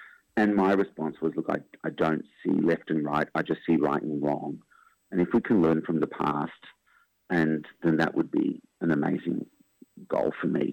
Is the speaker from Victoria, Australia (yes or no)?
no; Sydney, New South Wales, Australia; It's now the Sydney Jewish Museum, which is absolutely fantastic in my hometown.